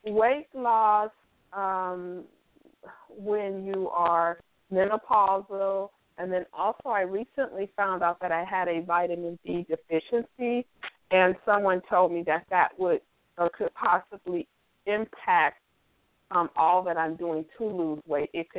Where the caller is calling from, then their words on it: San Francisco Bay Area, California, United States; I'm calling from the San Francisco Bay Area.